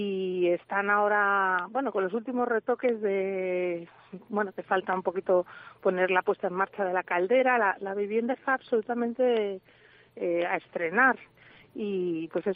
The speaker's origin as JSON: {"language": "Spanish", "town": "Madrid", "region": "Community of Madrid", "country": "Spain", "lives_now": "Gallegos de Altamiros, Spain", "said": "yo soy una persona de Madrid"}